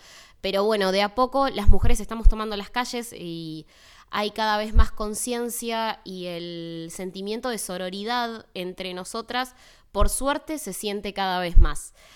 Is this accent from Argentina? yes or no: yes; Argentina; soy de Argentina, hago podcast desde hace 2 años